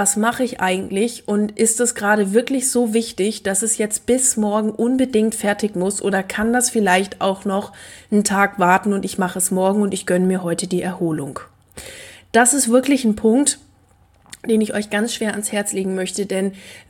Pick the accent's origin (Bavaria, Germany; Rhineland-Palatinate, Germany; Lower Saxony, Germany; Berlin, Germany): Lower Saxony, Germany; born there; als gebürtige Ostfriesin